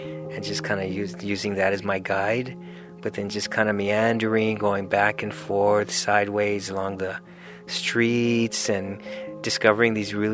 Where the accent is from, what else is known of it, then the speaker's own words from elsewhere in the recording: San Antonio, Texas, United States; I grew up in San Antonio, Texas.